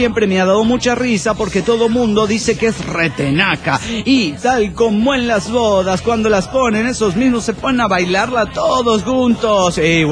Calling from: Guadalajara, Jalisco, Mexico; de Guadalajara, Jalisco, México.

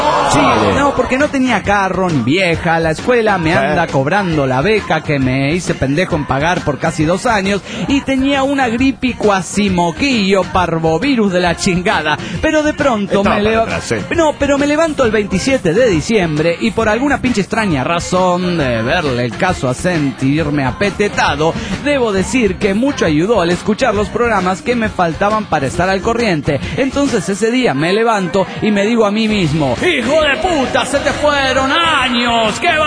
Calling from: Toluca, State of Mexico, Mexico; desde Toluca, México.

